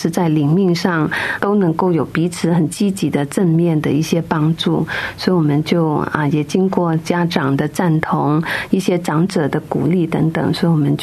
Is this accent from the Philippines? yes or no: yes; Philippines; also born or lived in Hong Kong; 我是在菲律宾出生，小时候有大概7年的时间在香港读书，住在那边，然后后来又移民到菲律宾，长期居留在那里。